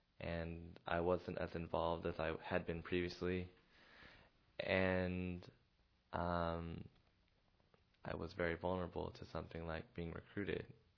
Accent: Seattle, Washington, United States; now in Los Angeles, United States; Well, yeah, I was born and raised in Seattle.

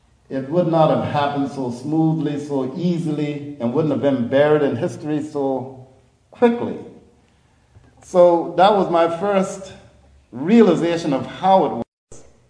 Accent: Johns Island, South Carolina, United States; I was raised in a pretty isolated little area in South Carolina. They call it Gullah Country. I was born and raised on John's Island, about 15 to 18 miles out of Charleston City proper.

